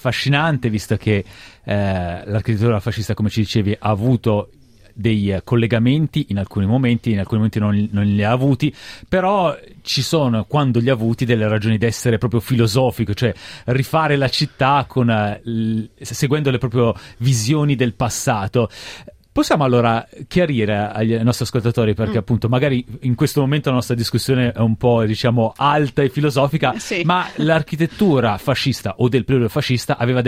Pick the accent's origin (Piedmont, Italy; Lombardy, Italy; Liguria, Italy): Lombardy, Italy; Como; Io per esempio sono di Como